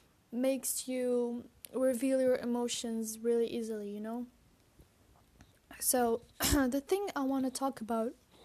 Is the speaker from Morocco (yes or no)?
yes; Morocco; English is a second language; I'm not an English native talker or speaker or whatever. I am Moroccan.